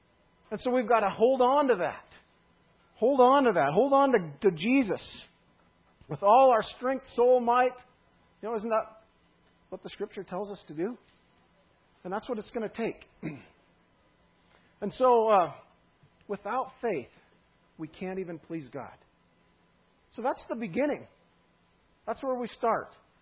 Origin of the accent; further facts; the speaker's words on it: Great Falls, Montana, United States; And one thing that they do in Great Falls, I'm actually from Great Falls, is they have a memory work chart.